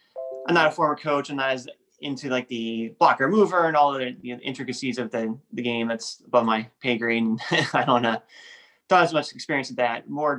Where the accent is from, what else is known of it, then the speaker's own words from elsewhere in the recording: Cleveland, Ohio, United States; I mean, I'm a little from Cleveland. I was obviously a big Cavaliers LeBron fan, so I went to the parade after they won. I mean, I grew up watching NBA in Cleveland.